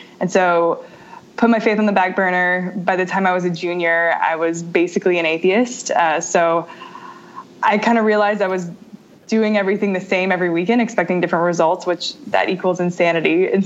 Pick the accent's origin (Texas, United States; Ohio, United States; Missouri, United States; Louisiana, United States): Louisiana, United States; Sure. I'm from South Louisiana, and I think my story is really similar to probably most or many faithful cradle Catholics now. I was raised Catholic.